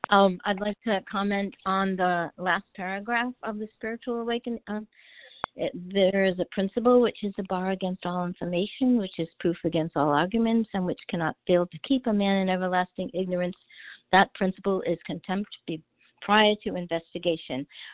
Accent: Florida, United States; I am from Florida.

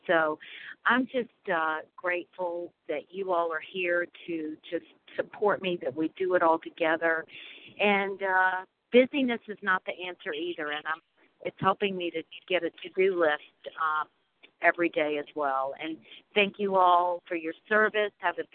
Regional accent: Virginia, United States; I'm from Virginia

